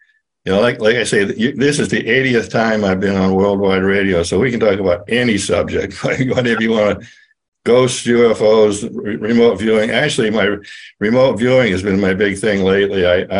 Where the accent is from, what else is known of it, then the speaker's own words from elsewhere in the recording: Maine, United States; now in Sedona, United States; I grew up in Maine